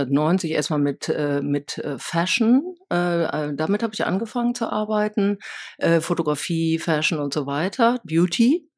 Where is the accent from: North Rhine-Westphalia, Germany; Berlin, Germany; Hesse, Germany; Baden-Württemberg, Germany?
North Rhine-Westphalia, Germany; Wipperfürth; ich komme aus dem Oberbergischen, aus einem kleinen Kaff, Wipperfürth